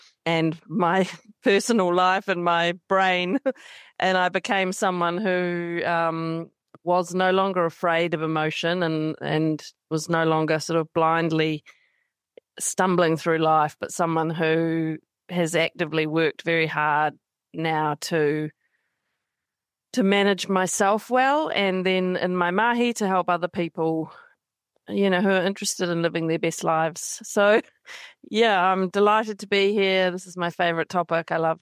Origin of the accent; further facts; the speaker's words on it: Christchurch, Canterbury, New Zealand; now in Wellington, New Zealand; I wear a few different hats. So I'm from Otatahi Christchurch. I live now in Te Whanganui Atara